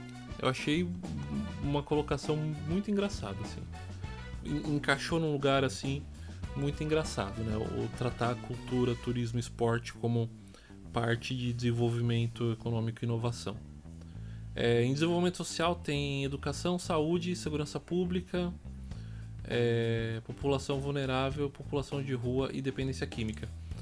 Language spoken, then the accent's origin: Portuguese; Suzano, São Paulo, Brazil; now in Poá, Brazil; eu tô em Suzano, né? Eu trabalho em Suzano, sou nascido e criado em Suzano, eu moro em Poá